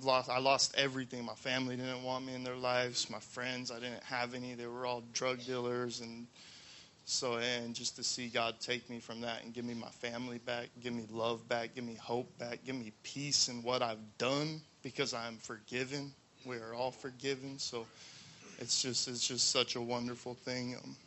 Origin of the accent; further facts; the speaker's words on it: Washington, United States; I'm 25 years old. I'm from Washington State.